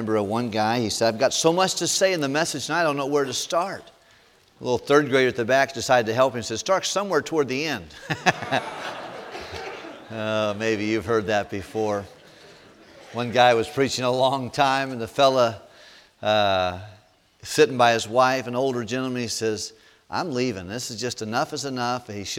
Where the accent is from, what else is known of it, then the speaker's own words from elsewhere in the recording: Superior, Wisconsin, United States; I was at a youth conference at First Baptist of Hammond, and I came down from Superior, Wisconsin, and caught a ride with 11 other people